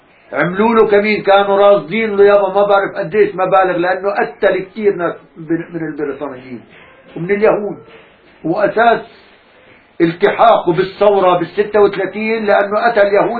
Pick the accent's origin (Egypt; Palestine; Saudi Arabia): Palestine; Ein al-Zaytoun; moved away as an adult; صدقني يا عمي طلعت من فلسطين عمري 22-23 سنة صدقني يا عمي صار لي 60 سنة هون وما عم بنسى عين الزيتون